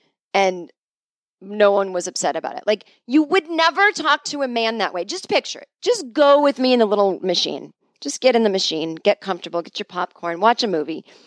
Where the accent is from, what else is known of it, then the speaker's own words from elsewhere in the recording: Boston, Massachusetts, United States; moved away as an adult; now in Los Angeles, United States; And I said, Los Angeles, which still seems so weird because I'm from Boston, but I've literally now lived in Los Angeles, 18 years almost, and I lived in Boston 24.